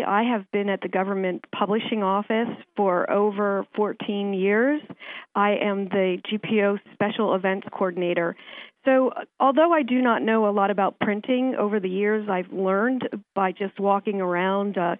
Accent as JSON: {"language": "English", "region": "Pennsylvania", "country": "United States", "lives_now": "Washington, United States", "said": "I'm from Pennsylvania, and when I lived there, I played field hockey and competitive team sports."}